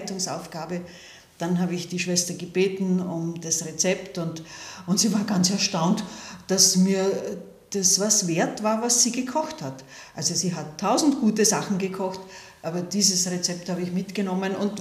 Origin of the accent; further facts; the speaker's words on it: Lower Austria, Austria; Ich bin in der Erzdiözese Wien aufgewachsen, im Landteil, und zwar im Weinviertel, an der ganz nördlichen Grenze, an der tschechischen Grenze.